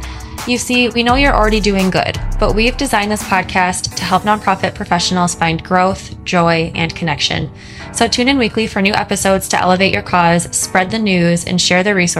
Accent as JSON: {"language": "English", "region": "Michigan", "country": "United States", "said": "I feel like I'm from West Michigan, and there lots of people in my family are horse lovers."}